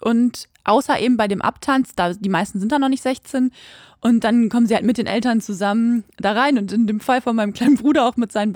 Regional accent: Quakenbrück, Lower Saxony, Germany; bei uns in Quakenbrück, da wo ich auch aufgewachsen bin

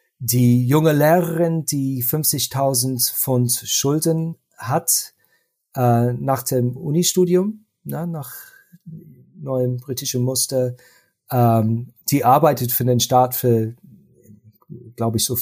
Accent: Germany; Nicht wie bei uns in Deutschland oder in Österreich, nehme ich an auch.

